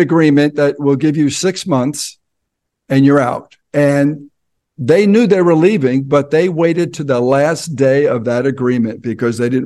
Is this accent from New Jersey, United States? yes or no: yes; New Jersey, United States; Yeah, I'm from Jersey, so we